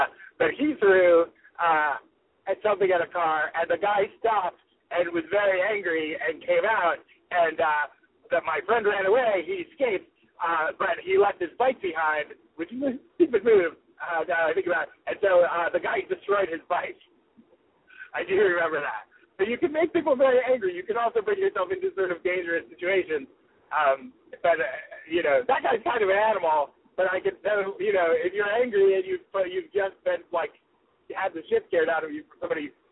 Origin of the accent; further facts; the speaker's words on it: Pennsylvania, United States; now in Los Angeles, United States; it immediately brings me back to me growing up in Pennsylvania and throwing shit at cars over the summer.